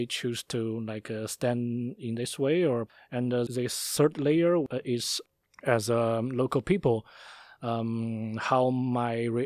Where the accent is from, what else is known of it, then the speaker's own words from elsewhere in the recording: Sichuan, China; English is a second language; moved away as an adult; now in The Hague, Netherlands; I came to The Hague. In May 12, 2008, there was a very huge earthquake in my hometown in Sichuan province in China.